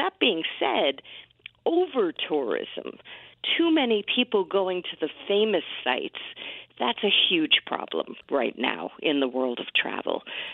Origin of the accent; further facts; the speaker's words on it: New York City, New York, United States; I mean, I do love exploring my hometown of New York City, which I write about in Fromer's Easy Guide to New York City.